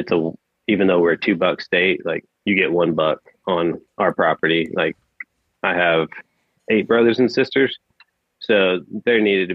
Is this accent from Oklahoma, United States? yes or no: yes; Oklahoma, United States; I'm born and raised in Oklahoma. I've been hunting white-tailed deer since I was 12.